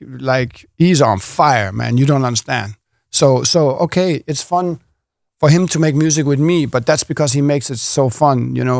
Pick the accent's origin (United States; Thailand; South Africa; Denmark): Denmark; Yeah, and you know, I'm from Denmark, so it's going to be crazy to be in front of everyone I know there with him.